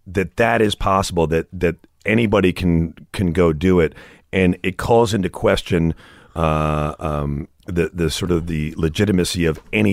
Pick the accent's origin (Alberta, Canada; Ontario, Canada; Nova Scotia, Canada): Ontario, Canada; Toronto; born there; I'm Canadian born.